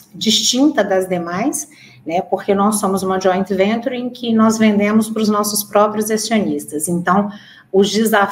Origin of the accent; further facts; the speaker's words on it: Minas Gerais, Brazil; Eu sou mineira, mas já andei aí uma boa parte do Brasil.